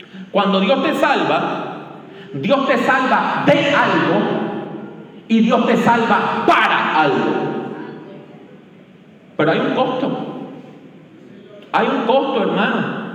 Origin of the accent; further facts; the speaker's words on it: Puerto Rico; Mire, yo vengo de Puerto Rico y a veces en Puerto Rico hay un operativo de la policía